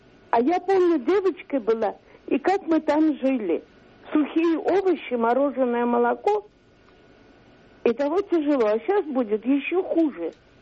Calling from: Moscow, Russia; Я звоню из Москвы.

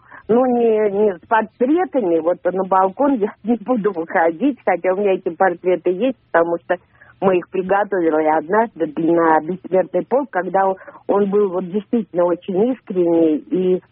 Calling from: Moscow, Russia; Я из Москвы.

